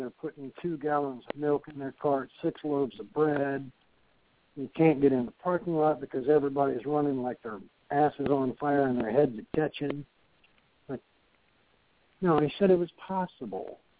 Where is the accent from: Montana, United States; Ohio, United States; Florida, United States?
Ohio, United States; now in Virginia, United States; Now, I came from Ohio.